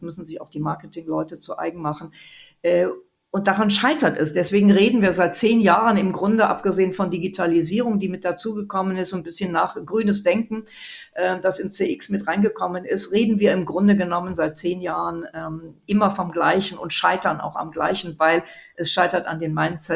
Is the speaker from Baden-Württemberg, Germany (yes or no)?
no; Munich, Bavaria, Germany; wir haben leider hier in Deutschland, in München, ich komme ja aus München, wir haben leider nicht viel Schnee.